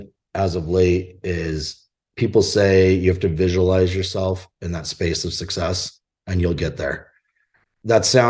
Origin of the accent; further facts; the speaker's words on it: California, United States; One of my best friends, ironically, lives here that I grew up with in Orange County.